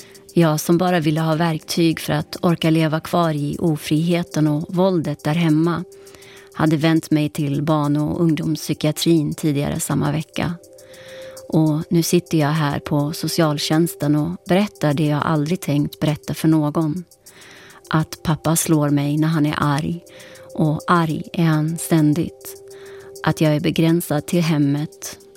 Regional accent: Morgongåva, Uppsala County, Sweden; Swedish is a second language; Hon var min bästa vän under uppväxten i Morgongåva. Vi blev vänner innan jag ens kunde prata svenska ordentligt.

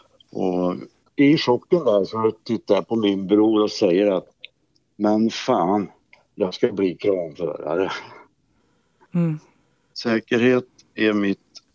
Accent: Värmland, Sweden; born there; Nere i Värmland, i norra Värmland.

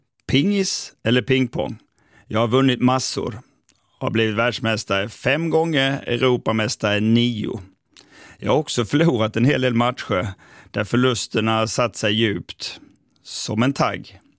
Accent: Halmstad, Halland County, Sweden; Jag är uppväxt på Vallås i utkanten av Halmstad. Och i Halmstad bor jag än idag.

